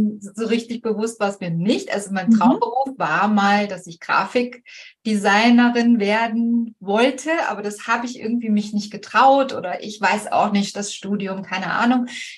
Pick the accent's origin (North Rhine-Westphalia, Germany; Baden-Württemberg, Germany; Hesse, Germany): North Rhine-Westphalia, Germany; Cologne; moved away as an adult; now in Vienna, Austria; Ich bin aus Köln ursprünglich und mein Mann ist Wiener und wir sind damals nach Wien gezogen mit der Familie.